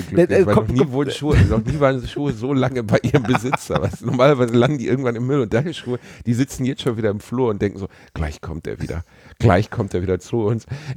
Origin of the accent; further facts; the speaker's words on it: North Rhine-Westphalia, Germany; ich bin Westfale